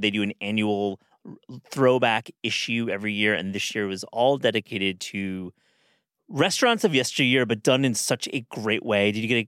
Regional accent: Michigan, United States; And I grew up in Michigan. I never heard of them until I went to college in Wisconsin.

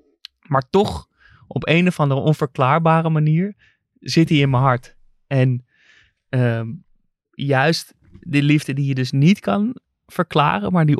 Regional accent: Amsterdam, North Holland, Netherlands; Dus natuurlijk gekleurd omdat ik uit Amsterdam kom.

